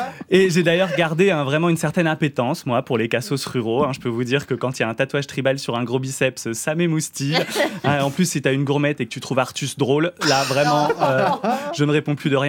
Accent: Bourgogne-Franche-Comté, France; J'ai commencé cassos des campagnes dans mon bled de Côte d'Or.

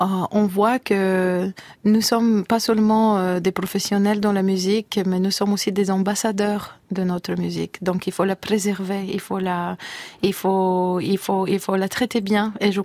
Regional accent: Plovdiv, Plovdiv Province, Bulgaria; et notamment revenir dans ma ville natale, Plovdiv, ça, c'était pas vraiment une chose que je pouvais faire dans le passé.

